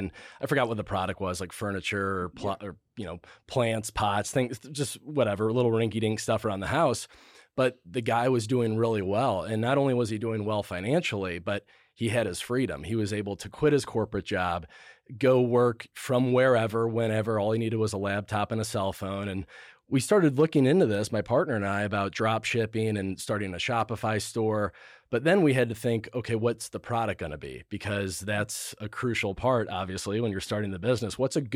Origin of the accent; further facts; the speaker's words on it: St. Charles, United States; Well, born and raised in St. Charles, so right out here in the suburbs. Went to Francistown North High School, class of 2011.